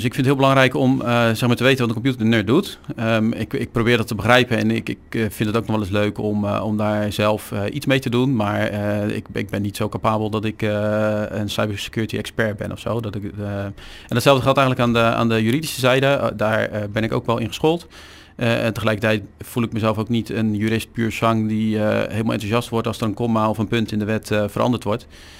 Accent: Krimpen aan den IJssel, South Holland, Netherlands; Ja, ik ben geboren en getogen in dit dorp, Krim van IJssel.

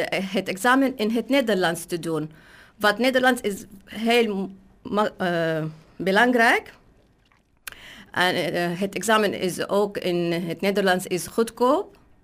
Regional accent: Syria; Dutch is a second language; moved away as an adult; now in Netherlands; Ik ben tandtechnicus. Ik kom uit Syrië.

